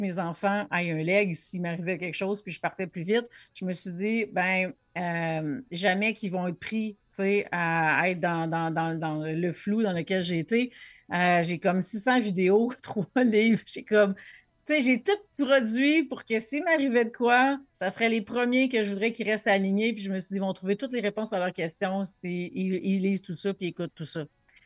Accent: Quebec, Canada; now in Laurentides, Canada; moi, je viens de l'Abitibi. Là, je suis rendue dans Laurentides, mais j'ai passé comme 40 ans dans l'Abitibi.

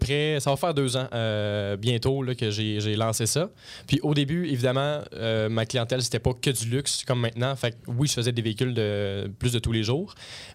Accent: Blainville, Quebec, Canada; moi je suis de Blainville, la rive nord de Montréal.

